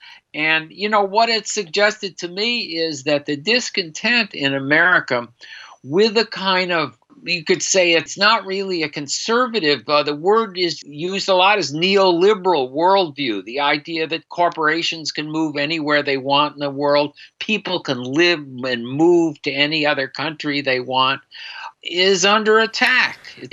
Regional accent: Chicago, Illinois, United States; And I grew up in Chicago in a climate where people were afraid

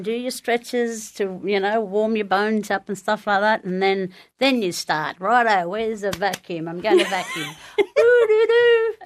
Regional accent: Mount Isa, Queensland, Australia; I grew up in Mount Isa

